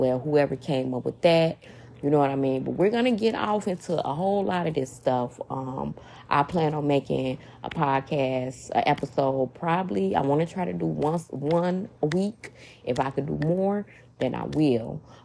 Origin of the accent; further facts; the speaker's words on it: Chicago, Illinois, United States; You know, once again, I am from Chicago, and over the weekend, it was really nice here